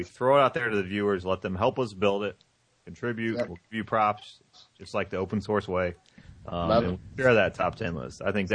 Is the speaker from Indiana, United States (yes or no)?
yes; Indiana, United States; Yeah. I grew up near Indianapolis. It's like my home turf, so I'm going back to hang out with friends